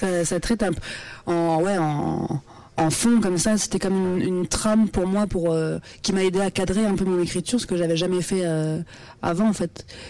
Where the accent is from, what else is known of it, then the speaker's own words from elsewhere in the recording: Nancy, Grand Est, France; Non, après, moi, je suis nancéenne.